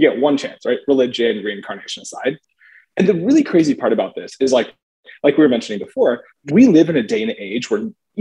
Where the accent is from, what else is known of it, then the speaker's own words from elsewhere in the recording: Texas, United States; And I grew up in Texas.